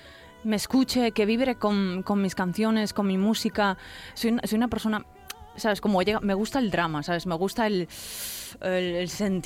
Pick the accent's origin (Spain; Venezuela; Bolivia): Spain; Tomiño, Galicia